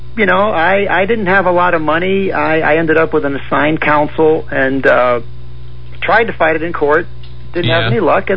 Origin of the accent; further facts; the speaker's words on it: Lyons, United States; hey, I was raised here in Lyons.